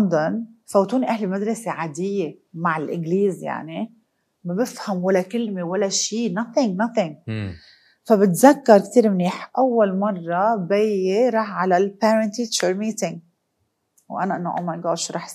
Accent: Lebanon; now in London, United Kingdom; بشكر ربي على طفولتي بلبنان

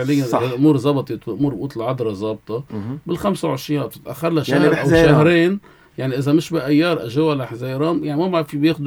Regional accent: Lebanon; نحن لبنانيه تابعين لهالبلد

